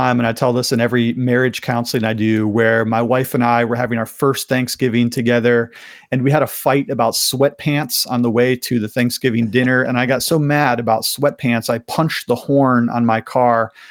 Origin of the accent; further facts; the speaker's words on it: Cuyahoga Falls, Ohio, United States; also born or lived in Akron; I was born in Akron, Ohio, and I grew up in Cuyahoga Falls, Ohio. For me, the best city in the world. Cuyahoga Falls is still my hometown.